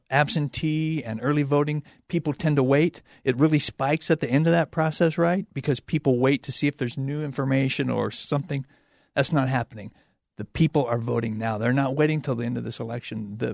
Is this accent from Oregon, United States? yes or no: yes; Pendleton, Oregon, United States; Well, the backstory is I grew up in Pendleton, Oregon, right? So every time I go back to visit my mom, people think that I have ulterior motives for visiting Oregon.